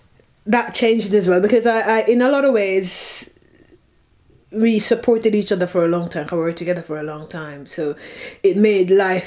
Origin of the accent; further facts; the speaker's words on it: Jamaica; I'm from Jamaica. I am from Jamaica, but I quite delight in saying I am from the hills in Jamaica, is described as Baka Bush.